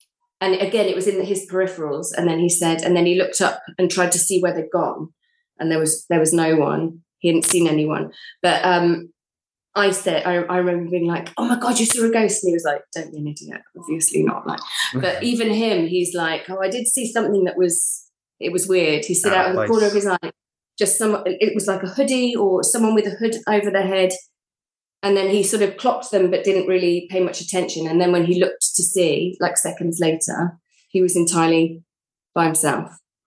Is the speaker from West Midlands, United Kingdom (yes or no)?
yes; Birmingham, West Midlands, United Kingdom; accent: Birmingham; I actually, this isn't my accent. I get really posh when I'm anxious. I grew up speaking like this, having a Birmingham accent, and then my mum has illusions of grandeur because my dad's from Clapham.